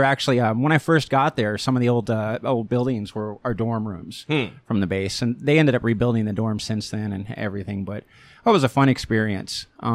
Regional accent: Arizona, United States; also born or lived in Colorado; now in California, United States; No, I've been here about the last 8 years, but I grew up in Arizona and Colorado. A couple of different places.

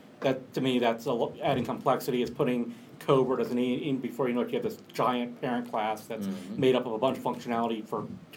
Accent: Atlanta, Georgia, United States; also born or lived in West Palm Beach, United States; I'm a big Atlanta Braves fan. I was born in Atlanta. I temporarily relocated to West Palm Beach when I was in middle and high school, but I'm back in Atlanta now, so always been a Braves fan.

